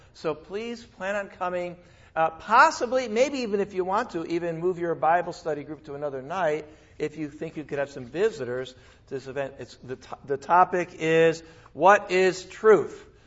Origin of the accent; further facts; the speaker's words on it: United States; When it comes to languages, it's kind of embarrassing being an American.